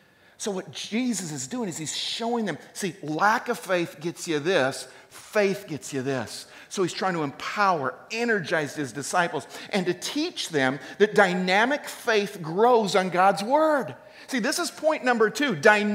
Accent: California, United States; Now, I'm from the Bay Area, and from my understanding is it's similar to the Portland area.

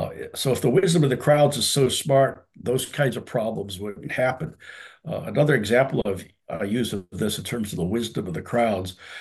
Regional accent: Detroit, Michigan, United States; not far from where I grew up in Detroit

